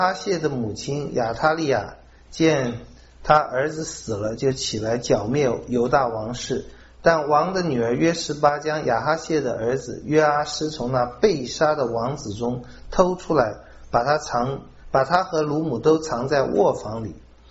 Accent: China; 我们中国人呢，对于姓氏看得很重要

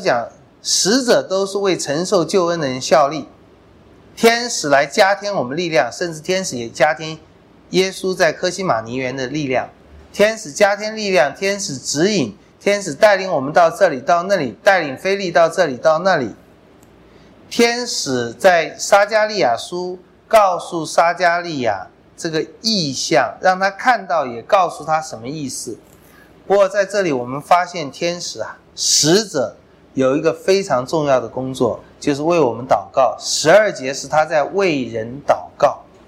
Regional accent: China; 我们中国人喜欢讲天道有常啊。

